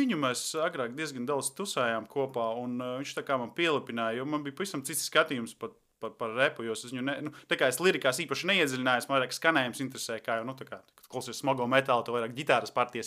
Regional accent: Šķieneri, Gulbene Municipality, Latvia; es nāku no Gulbenes novada, Šķieneriem, tas tāds ciems, Šradu pagastā, Šķieneri.

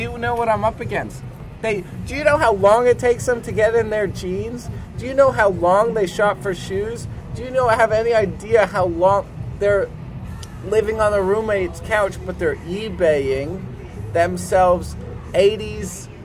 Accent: New Jersey, United States; I'm from New Jersey.

